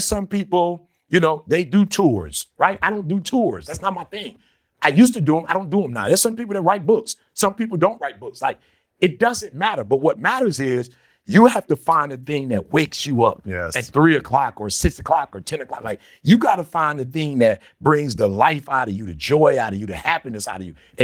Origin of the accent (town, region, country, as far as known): Detroit, Michigan, United States; born or raised there